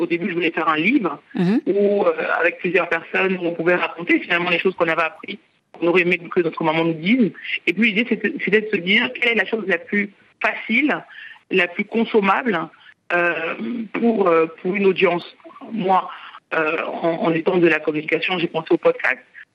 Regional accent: France; Moi j'ai grandi en France

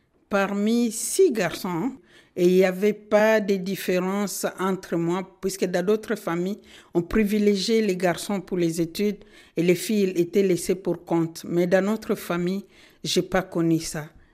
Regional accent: DR Congo; first language Kinande; French is a second language; Il y a le Kinande, qui est ma langue maternelle, le Swahili.

